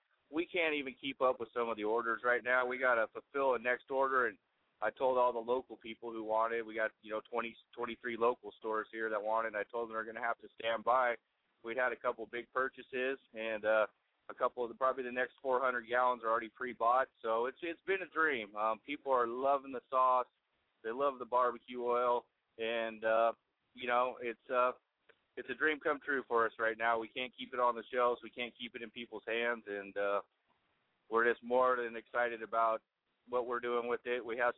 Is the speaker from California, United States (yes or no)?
yes; Los Angeles, California, United States; When I was a young kid growing up in Los Angeles, we went back to the back southeast, Arkansas to be exact